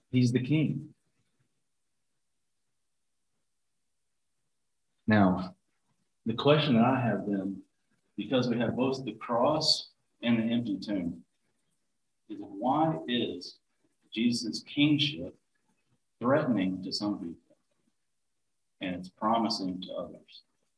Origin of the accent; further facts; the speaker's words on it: Arkansas, United States; I grew up in Arkansas, so it's not far off.